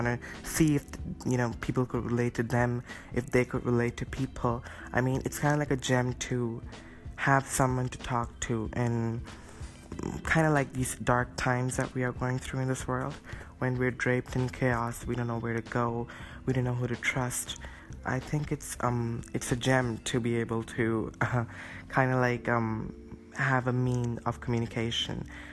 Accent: Lahore, Punjab, Pakistan; I'm from Lahore, Pakistan.

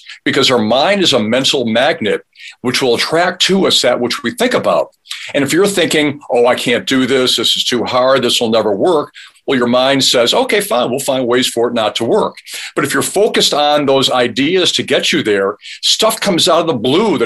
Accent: Midwest, United States; Now, I was from the Midwest, but this is about 600 miles away from home.

